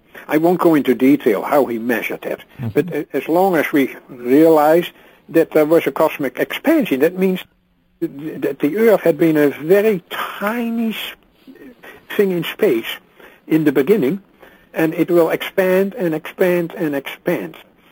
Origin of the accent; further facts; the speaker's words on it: Netherlands; I'm from Holland, so I always feel close to him.